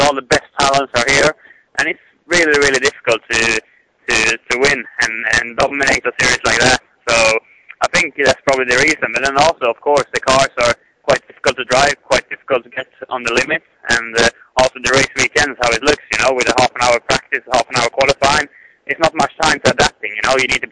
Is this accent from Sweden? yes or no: yes; Kumla, Örebro County, Sweden; this year I've decided to live in Sweden and in Kumla, my hometown